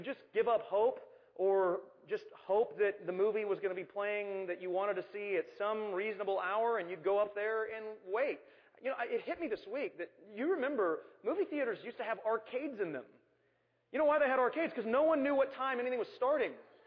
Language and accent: English; Arlington, Texas, United States; And growing up in Arlington, Texas, let me just tell you about how things have changed